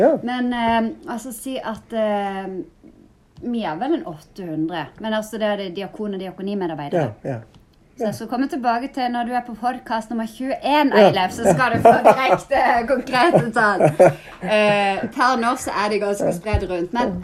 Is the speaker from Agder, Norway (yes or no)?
yes; Farsund, Agder, Norway; Så det er klart, da er jeg fra Farsund, og jeg har gått mye i kirka der.